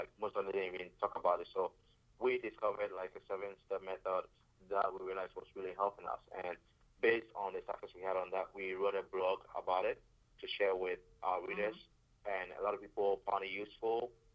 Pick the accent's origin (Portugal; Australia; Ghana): Ghana; now in United States; I am from Ghana. I wasn't born and raised in the U.S.